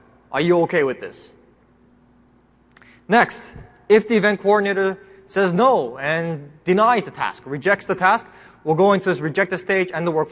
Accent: Canada; I'm Canadian, sorry.

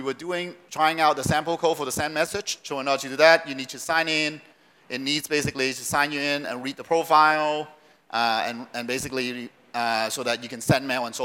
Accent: Seattle, Washington, United States; So for me, I'm from the Seattle Redmond area, so it's Pacific time.

